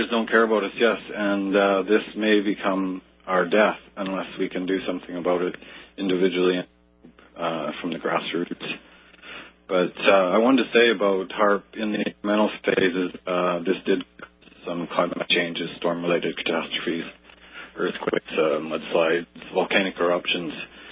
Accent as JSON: {"language": "English", "country": "Canada", "said": "I mean, I'm Canadian"}